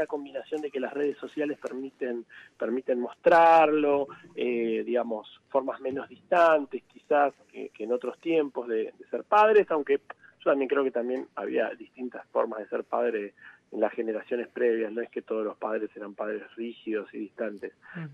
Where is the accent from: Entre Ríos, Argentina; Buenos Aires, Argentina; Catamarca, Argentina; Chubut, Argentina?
Chubut, Argentina; Es patagónico, porque soy de allá de Chubut